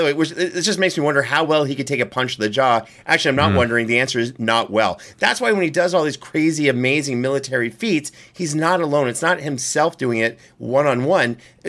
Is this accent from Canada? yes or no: yes; Canada; I'm from Canada. That's what we call, like, a Tuesday.